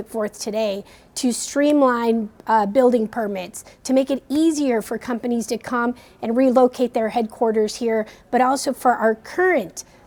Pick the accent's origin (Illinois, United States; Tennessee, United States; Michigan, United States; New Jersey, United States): Illinois, United States; Chicago; Yes, I'm from Chicago. We're a city of builders.